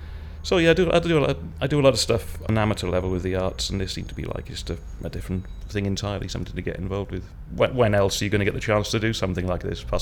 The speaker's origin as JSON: {"language": "English", "region": "Wales", "country": "United Kingdom", "lives_now": "Edinburgh, United Kingdom", "said": "I was born on the 24th October 1966 and I'm here from Edinburgh, although I'm from South Wales originally."}